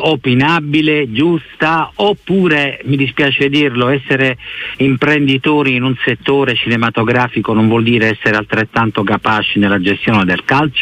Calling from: Taranto, Apulia, Italy; Grazie, saluti a tutti, sono da Taranto.

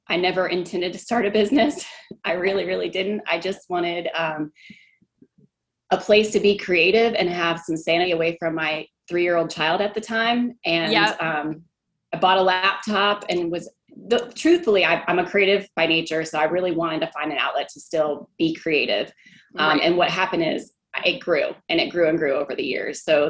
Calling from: Waxhaw, North Carolina, United States; I am coming at you from Waxhaw, North Carolina, which is just 30 minutes south of Charlotte.

